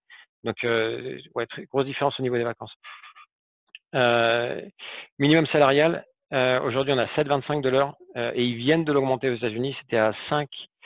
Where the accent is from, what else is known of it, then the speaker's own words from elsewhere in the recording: France; En tant que Français, on a ce côté débat